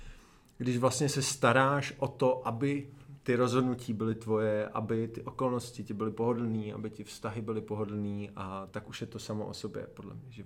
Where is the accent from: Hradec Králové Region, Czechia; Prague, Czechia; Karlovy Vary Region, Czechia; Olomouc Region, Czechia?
Prague, Czechia; also born or lived in Most; narodil jsem se v Praze, taky jsem trošku vyrůstal v Mostě a chodil jsem potom na anglický gymnázium v Praze